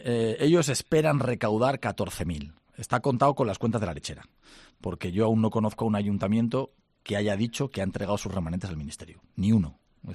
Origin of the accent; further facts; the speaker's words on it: Zaragoza, Aragon, Spain; Que los de Zaragoza no somos españoles.